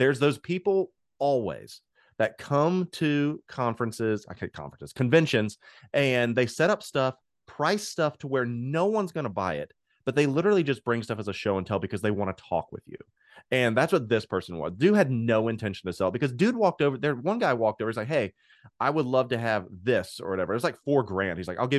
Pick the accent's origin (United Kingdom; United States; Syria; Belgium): United States; Cincinnati, Ohio; because I grew up in Cincinnati, which is the headquarters of Kenner and where Star Wars toys originated